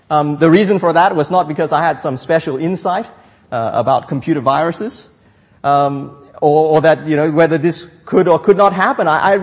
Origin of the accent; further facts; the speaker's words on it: Malaysia; I'm from Malaysia, we don't have that many animals. Not in the city anyway.